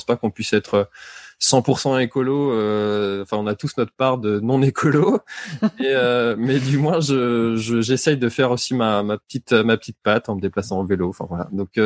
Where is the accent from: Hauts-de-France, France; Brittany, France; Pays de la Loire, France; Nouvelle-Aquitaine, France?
Brittany, France; Quimper; je suis originaire de Bretagne, de Quimper exactement, j'ai 32 ans